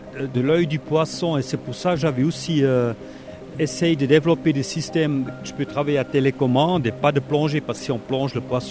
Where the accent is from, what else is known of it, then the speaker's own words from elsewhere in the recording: Fribourg, Switzerland; comme je suis né de Fribourg, j'ai fait l'école en Basse-Ville.